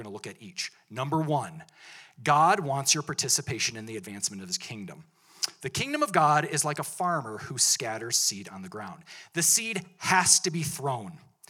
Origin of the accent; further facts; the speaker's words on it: Wisconsin, United States; now in Montana, United States; I'm from Wisconsin, so there's blueberries everywhere, and I wanted to plant blueberry bushes when I came to Montana.